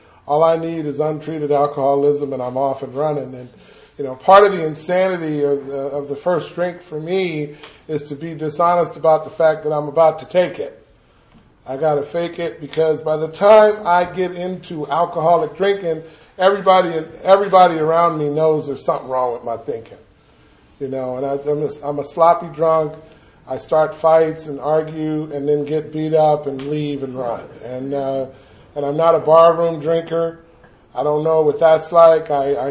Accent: Los Angeles, California, United States; And I grew up in the Jordan Downs housing projects in Watts, which is quite a ways away from here, but I loved living in the projects. I loved being from Watts.

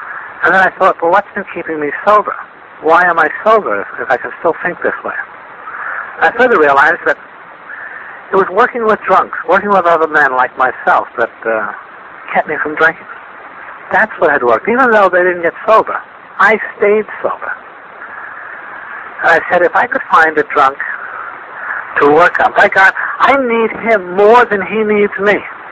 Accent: Vermont, United States; born or raised there

